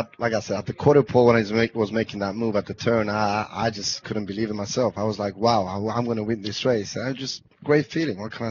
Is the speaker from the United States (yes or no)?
no; Cyprus; We're from Cyprus